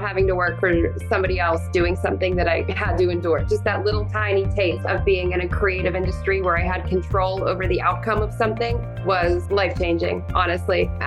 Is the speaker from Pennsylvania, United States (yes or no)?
yes; Pittsburgh, Pennsylvania, United States; I'm 42 years old. I grew up in Pittsburgh, very working class family, working class roots.